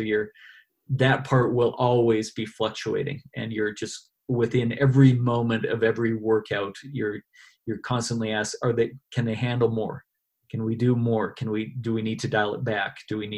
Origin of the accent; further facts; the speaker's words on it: Calgary, Alberta, Canada; Well, that was my third time being in Australia, and it was amazing for me the first time that I came coming from Canada